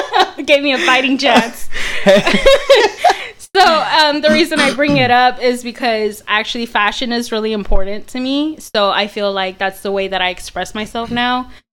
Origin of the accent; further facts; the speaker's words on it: Houston, Texas, United States; I'm Chicana, so I was born here in Houston, Texas. Born and raised here, never moved anywhere.